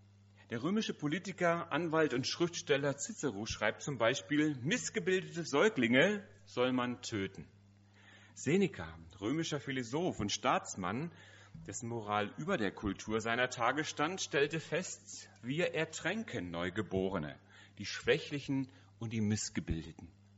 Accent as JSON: {"language": "German", "town": "Oberhausen", "region": "North Rhine-Westphalia", "country": "Germany", "said": "Das entspricht so in etwa der Größe von Oberhausen, wo ich herkomme"}